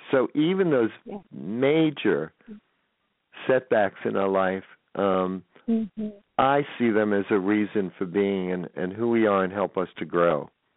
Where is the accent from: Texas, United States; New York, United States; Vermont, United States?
New York, United States; I grew up in New York, so I used to see Broadway shows all the time, so I make up my own lyrics to Broadway music